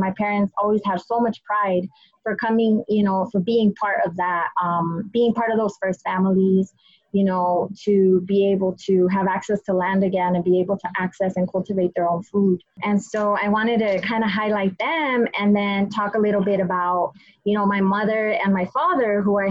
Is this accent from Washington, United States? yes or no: no; Santa Ana, California, United States; the way that all of this emerged growing up in Santa Ana, right, where my parents kind of brought all of that, all of those gifts and all of those experiences